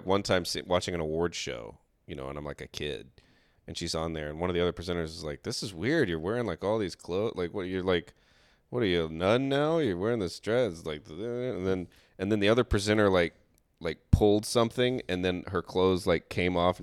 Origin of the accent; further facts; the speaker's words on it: the South, United States; Dude, I grew up in the South.